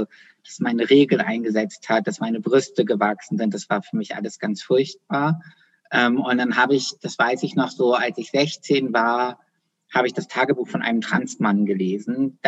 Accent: Bremen, Germany; moved away as an adult; Als ich 18 geworden bin, bin ich nach Bayreuth gezogen. Ich bin in Bremen aufgewachsen

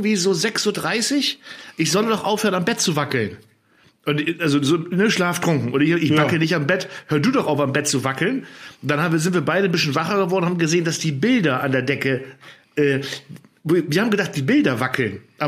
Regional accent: Frisia, Germany; ich als Friese, ich bin ja die 033 Bierflaschen gewohnt.

